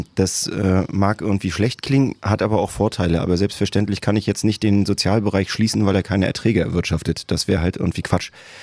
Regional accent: Rostock, Mecklenburg-Vorpommern, Germany; Ich bin Rostocker durch und durch. Ich bin hier geboren, groß geworden. Ich kenne diese Stadt aus dem FF.

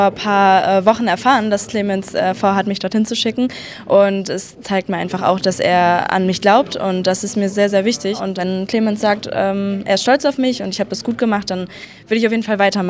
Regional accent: Lübeck, Schleswig-Holstein, Germany; also born or lived in Rostock; Und dann bin ich nach Rostock gezogen. Ich komme eigentlich aus Lübeck.

